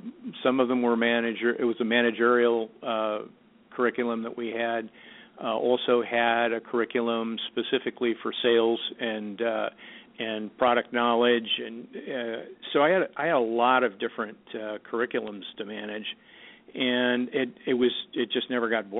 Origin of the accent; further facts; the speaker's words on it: Midwest, United States; No, I grew up in the Midwest